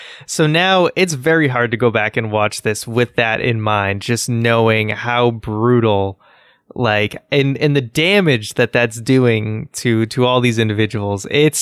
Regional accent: Boston, Massachusetts, United States; This is in Boston. This is my hometown.

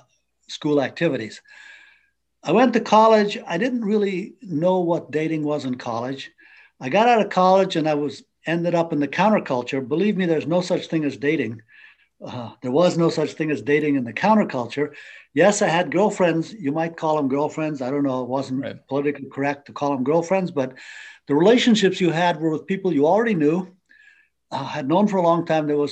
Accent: Kabul, Afghanistan; moved away; also born or lived in Lashkar Gah; Well, I was born in Kabul. I was in Kabul till I was 8 or 9. Then my family went to Lashkargah, which is now the capital of the Taliban, essentially. You know, it's in the Southwest Desert, very conservative area.

